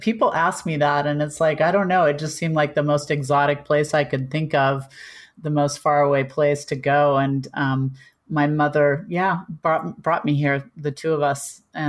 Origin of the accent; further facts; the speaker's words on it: Kansas, United States; I was raised in Kansas. My Australian mm-hmm. husband loves to tell people I'm from Kansas.